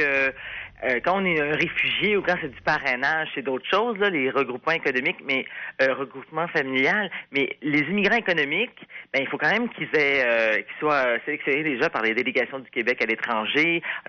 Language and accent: French; France; Mais quand on est français, c'est sûr, on est plus exigeant. Je veux dire, on n'arrive pas d'un pays en guerre